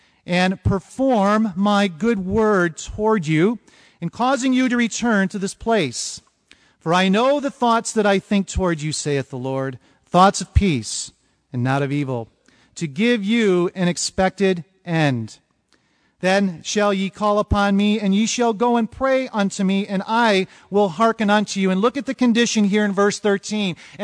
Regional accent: Ireland; I'm an Irishman.

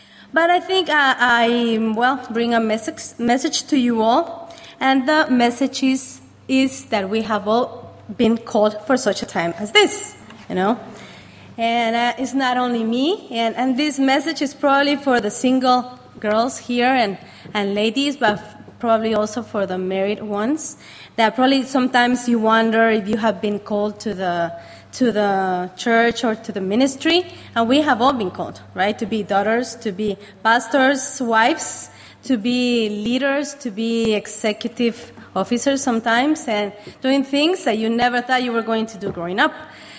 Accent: Guatemala; I'm from Guatemala. We've been in the fellowship since 1978.

